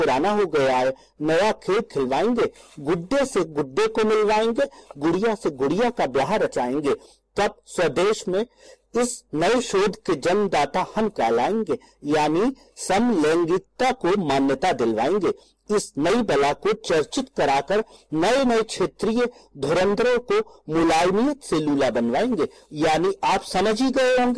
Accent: Bareilly, Uttar Pradesh, India; मैं भारतवर्ष के उत्तर प्रदेश के जनपद बरेली का निवासी हूँ।

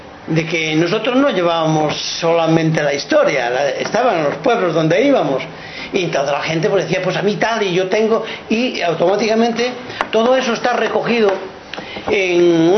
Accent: Castile and León, Spain; que era la fiesta Santa Ana en mi pueblo, Santiago y Santa Ana.

